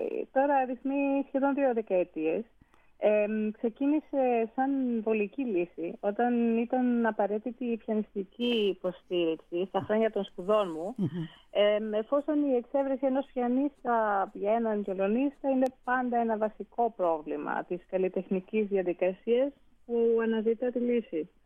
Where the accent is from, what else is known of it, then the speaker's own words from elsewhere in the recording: Greece; είμαι πολύ τυχερή που μεγάλωσα στην Ελλάδα, αλλά εξίσου τυχερή που εκπαιδεύτηκα στην μουσική σε γερμανόφωνες χώρες, όπως την Αυστρία και τη Γερμανία.